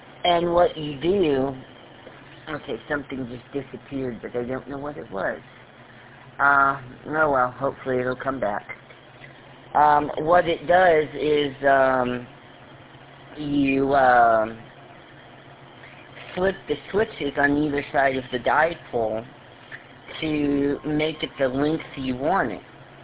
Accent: Illinois, United States; So as much as I'm from Illinois, go Buckeyes.

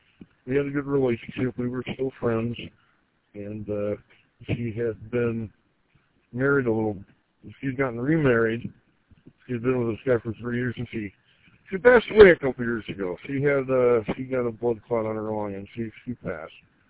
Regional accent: Gaylord, Michigan, United States; also born or lived in Grand Rapids; now in Indian River, United States; I was born in Grand Rapids and I was raised in Gaylord. Right now I work in Petoskey and live in Indian River.

